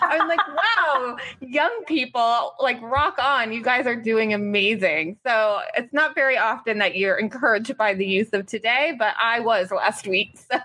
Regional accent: Cole Harbour, Nova Scotia, Canada; I also was delivered a workshop for the Halifax Public Library in Cole Harbour, my hometown. I actually was giving the workshop in the same building I received my high school diploma from.

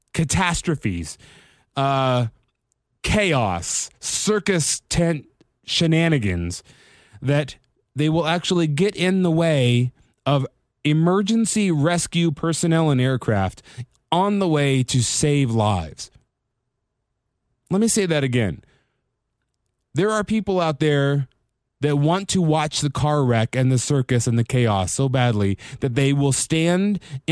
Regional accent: United States; we as American people, to use the general term, we as one and all as one group of Americans

